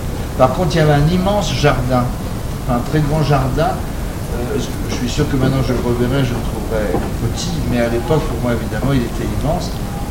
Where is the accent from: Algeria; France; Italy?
France; Grand Est; born there; Je suis né dans les Ardennes, et les Ardennes, c'est vrai que c'est une immense forêt et qui est pleine de légendes.